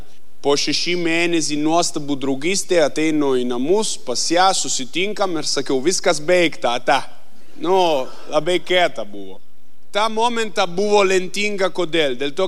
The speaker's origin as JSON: {"language": "Lithuanian", "region": "northern Italy", "country": "Italy", "tie": "born there", "second_language": "Lithuanian", "moved": "yes", "said": "Aš esu italas, gimau šiaurė Italiją, kalnuose."}